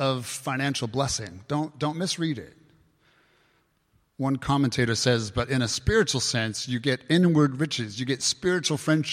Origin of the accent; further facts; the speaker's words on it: United States; moved away as an adult; let me just say that as one who's left my family and friends back in the States, in my home country, to follow Jesus here in this community